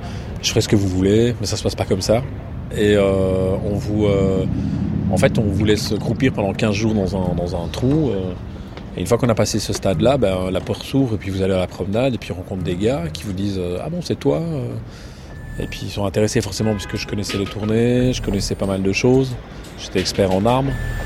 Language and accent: French; Belgium; Alors en fait, donc moi je suis belge